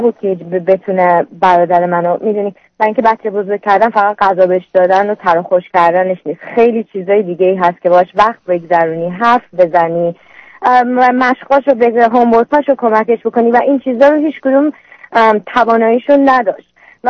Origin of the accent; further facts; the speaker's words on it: Iran; now in San Diego, United States; ما 98 از ایران اومدیم